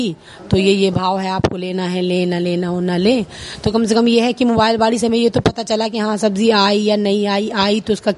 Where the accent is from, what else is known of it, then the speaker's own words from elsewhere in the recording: Bhatipura, India; और हम भटीपुरे के रहने वाले हैं